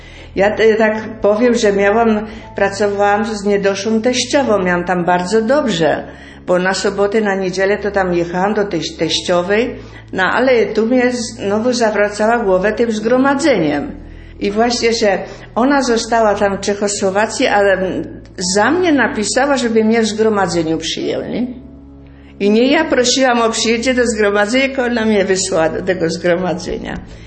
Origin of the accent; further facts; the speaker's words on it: Subcarpathian Voivodeship, Poland; ale ja pochodzę z terenów bieszczadzkich. Było bardzo dużo pola.